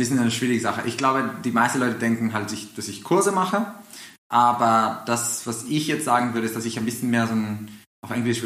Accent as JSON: {"language": "German", "country": "Mexico", "tie": "born or raised there", "also_born_or_lived": "California, United States", "said": "Ich wurde in Kalifornien geboren, 1994, und habe dort aber nur 3 Jahre verbracht, bevor meine Eltern nach Mexiko gezogen sind, und bin dann dort richtig aufgewachsen."}